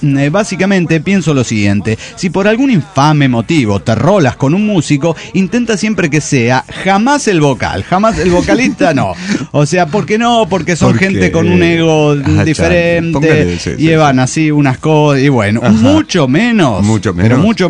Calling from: Rosario, Santa Fe, Argentina; En Rosario, Argentina.

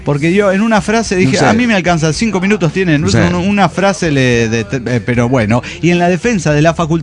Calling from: Winston-Salem, North Carolina, United States; de Winston Salem.

